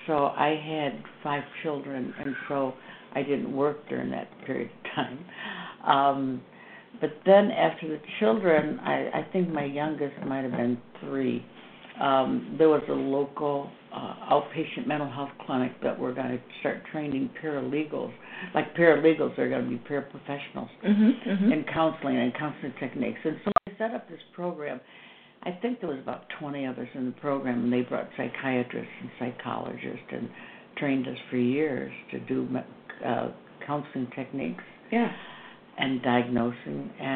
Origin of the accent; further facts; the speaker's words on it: St. Louis, Missouri, United States; also born or lived in Boston; But I was raised in Missouri, St. Louis, Missouri, and I went to nurses training at the Jewish Hospital in St. Louis.